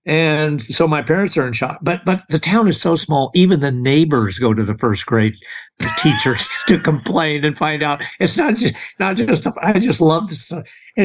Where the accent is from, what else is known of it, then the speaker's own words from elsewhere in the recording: Quincy, Illinois, United States; Yeah, I'm from Illinois. I'm from Western Illinois. I'm from a town called Quincy